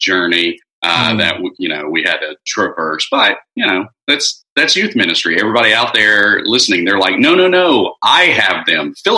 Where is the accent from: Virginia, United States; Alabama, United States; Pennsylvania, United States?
Alabama, United States; Birmingham; So I grew up in the Deep South in Birmingham, Alabama. You would never know that from my Southern drawl